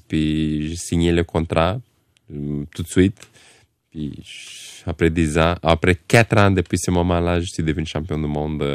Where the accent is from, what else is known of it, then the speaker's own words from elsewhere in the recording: Romania; French is a second language; moved away as an adult; now in Québec, Canada; je suis arrivé de la Roumanie à 22-23 ans, tout seul. Je ne parlais pas français, pas anglais. J'arrivais ici au Québec, je me rappelle très bien, j'étais en mois d'octobre 2003.